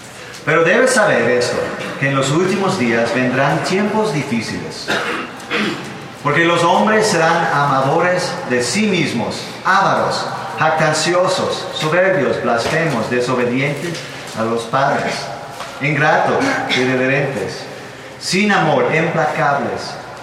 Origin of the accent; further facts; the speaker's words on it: Denmark; Spanish is a second language; De hecho, en Dinamarca, en mi país, casi no se maneja en efectivo más.